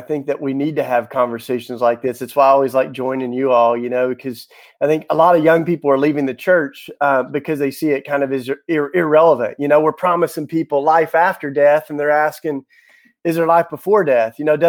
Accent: Tennessee, United States; You know, I grew up in Tennessee, God and guns.

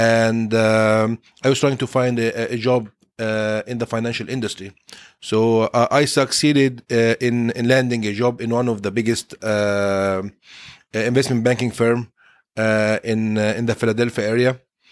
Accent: Egypt; moved away as an adult; now in United States; So I grew up in Egypt.

